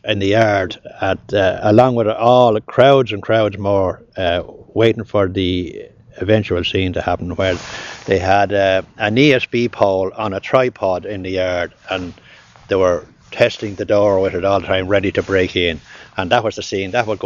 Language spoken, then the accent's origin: English; Dublin, County Dublin, Ireland; I was born in, well, I was born in Hollow Street in Dublin, but it was reared in a settle bed.